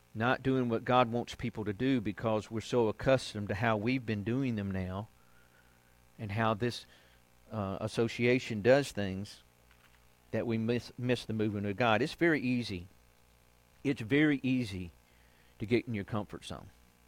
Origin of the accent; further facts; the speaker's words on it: Georgia, United States; born there; I was born local here in Georgia and isolated from a lot of stuff.